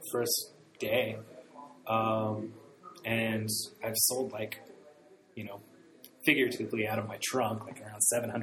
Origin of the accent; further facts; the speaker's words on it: Peru, Indiana, United States; I grew up in Peru, Indiana.